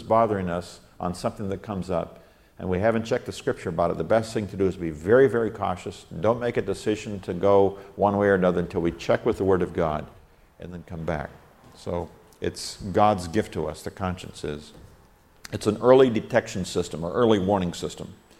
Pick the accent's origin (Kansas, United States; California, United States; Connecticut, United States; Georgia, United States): California, United States; I remember when we were working on the farm, I was growing up in California